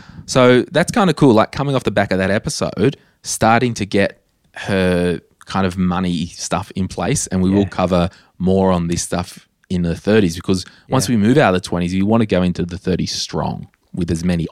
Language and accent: English; Townsville, Queensland, Australia; also born or lived in Brisbane; Putting all of my stuff in storage in Brisbane to go back to my hometown of Townsville in the Christmas months with the intent of moving back to Brisbane.